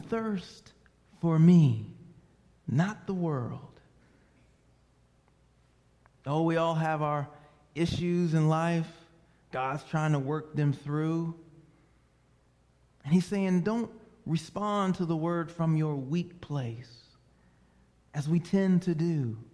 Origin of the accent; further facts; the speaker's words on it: Northeast, United States; I'm laid back, man. I'm from the Northeast. You know, bring it on.